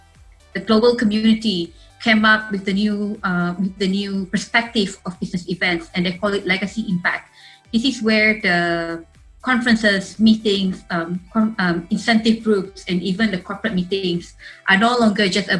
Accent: Sarawak, Malaysia; English is a second language; Well, I myself actually, I'm a Bidayu. I'm originally from Sarawak, and as you know that growing up in a rural area, just like many of my friends, it was not easy, but it's definitely worth it.

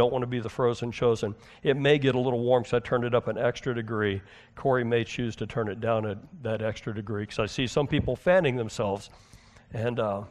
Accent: Houston, Texas, United States; So I grew up in Houston, and I went to a school, fourth and fifth grade. It was in Alief, Texas, a subsection of Houston, Smith Elementary.

